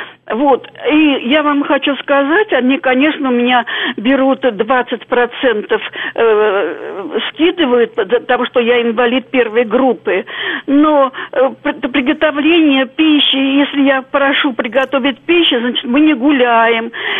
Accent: Baku, Azerbaijan; moved away as an adult; Вот, я бакинка, коренная бакинка. Я отработала после института в Касум-Измайловском районе, в общем, все как надо. А потом в 70-м году мы переехали сюда.

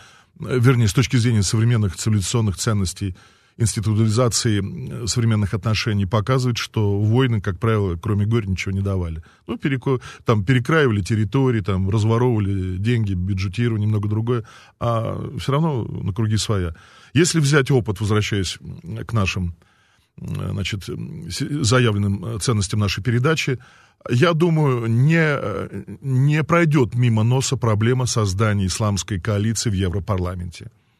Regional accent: Beirut, Beirut Governorate, Lebanon; Потому что я вырос в Бейруте.

